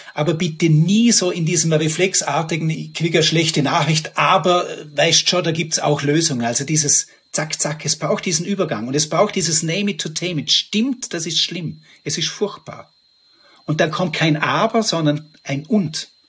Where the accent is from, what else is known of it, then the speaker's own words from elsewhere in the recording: Vorarlberg, Austria; Und bei uns in Vorarlberg sagt man dann viel so, ja, moll, Gott schau, man lebt